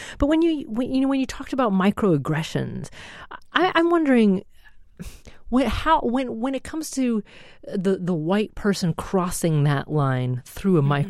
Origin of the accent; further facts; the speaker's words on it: Oregon, United States; well, I'm from, you know, Oregon, and I don't have an accent because I'm an American